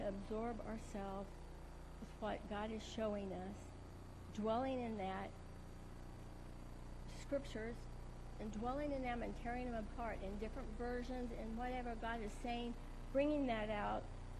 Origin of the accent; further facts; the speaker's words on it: Iowa, United States; I'm from Southern Iowa. Yes, we had some religious thinking. It was pretty strict and all that.